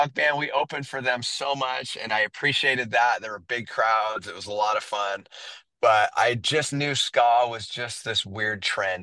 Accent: San Diego, California, United States; now in Fresno, United States; I'm not from Fresno. I moved here from San Diego and I had Me and Ed's.

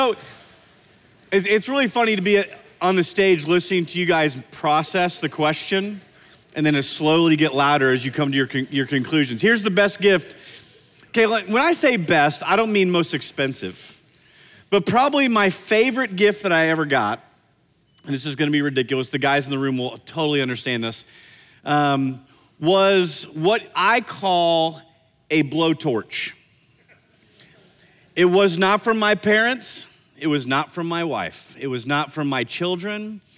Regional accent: Iowa, United States; I grew up in Iowa, we had a lot of snow and we had a lot of hills.

